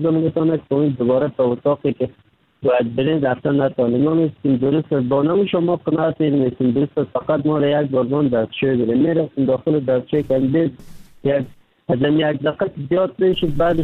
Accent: Kabul, Afghanistan; now in Turkey; از افغانستان 3 سال میشه رکن سیدنم ترکیه هستم. اما از افغانستان آمدم، طرف پاکستان آوردم، آمدم از کابل آمدم

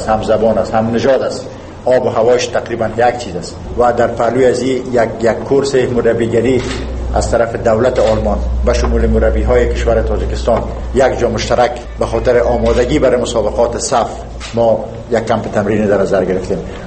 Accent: Afghanistan; ما به مو غیرت شامت افغانی خود، ما میخواییم فوتبال بکنیم

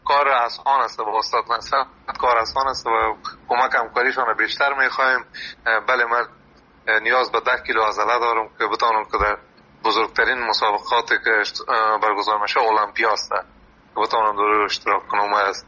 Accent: Afghanistan; moved away; مدت 5 سال میشه ما در اروپا زندگی میکنم. ما از افغانستان آمدیم. مدت 5 سال میشه در اروپا زندگی میکنم

